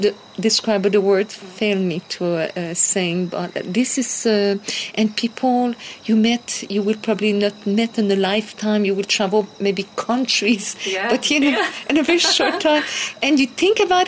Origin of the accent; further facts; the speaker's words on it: Montreal, Quebec, Canada; first language French; English is a second language; In French, because I'm French speaking from Montreal